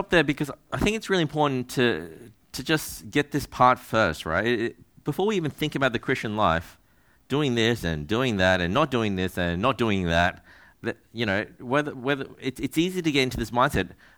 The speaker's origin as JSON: {"language": "English", "country": "Australia", "tie": "born or raised there", "said": "I'm Australian born, right? So I was born and raised here. I'm used to this language. I'm used to speaking like this."}